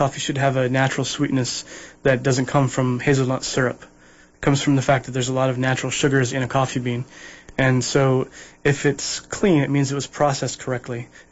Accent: Midwest, United States; now in Portland, United States; and I grew up in the Midwest. I'm kind of a Midwestern boy. I haven't lived there for quite some time

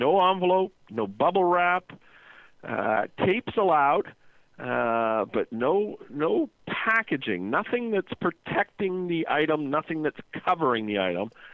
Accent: Toronto, Ontario, Canada; but I'm from Toronto originally.

